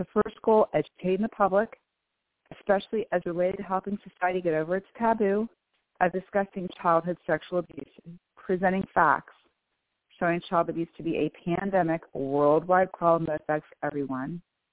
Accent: Bellevue, Washington, United States; I am from Bellevue, Washington.

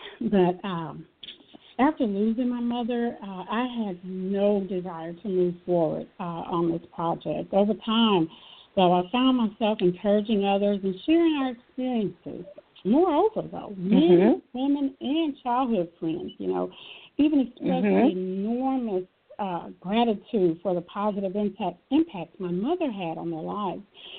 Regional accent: Houston, Texas, United States; I was born in Houston, Texas, raised in the Fifth Ward area, lived in Clinton Manor Apartments, also known as Coke Street Apartments, early on, up until grade school age.

